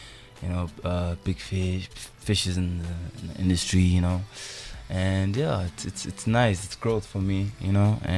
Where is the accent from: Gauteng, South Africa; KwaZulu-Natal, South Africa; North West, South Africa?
KwaZulu-Natal, South Africa; Durban; As I've said, I'm born and raised in Durban.